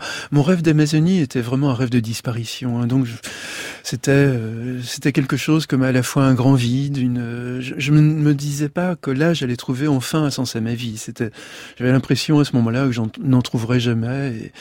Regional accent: Le Mans, Pays de la Loire, France; ont ouvert un enseignement au Mans, ma ville natale

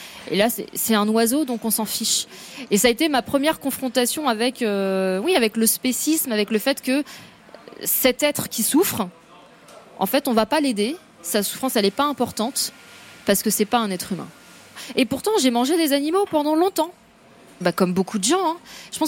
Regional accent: France; le Maroc, c'est mes racines et que la France a été mes ailes. Parce que j'ai conscience aussi que bah, y a beaucoup de choses que j'ai pu faire aussi parce que j'ai grandi en France.

